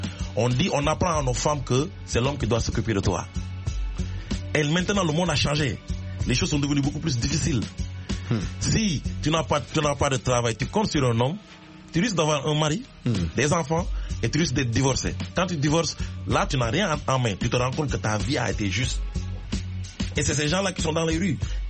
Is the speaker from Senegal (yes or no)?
yes; Senegal; chez moi, au Sénégal